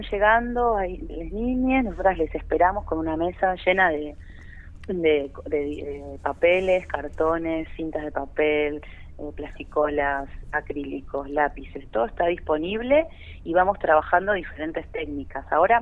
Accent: Córdoba, Argentina; Yo vengo de Córdoba, de Tras la Sierra

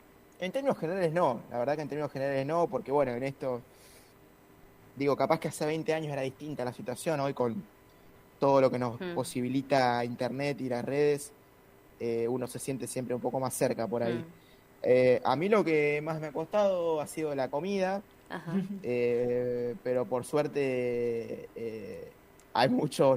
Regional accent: Argentina; now in China; cada vez que yo digo que soy de Argentina

